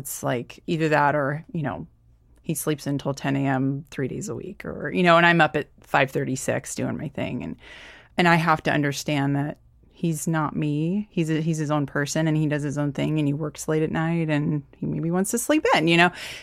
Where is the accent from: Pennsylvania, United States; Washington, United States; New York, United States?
Washington, United States; Bremerton; I'm from Bremerton, Washington.